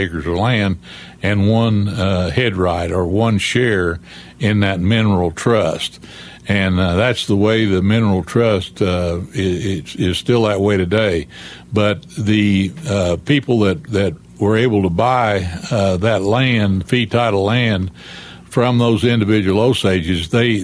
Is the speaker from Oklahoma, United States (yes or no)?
yes; Bartlesville, Oklahoma, United States; born there; I was born in Bartlesville, Oklahoma, May the 16th, 1933.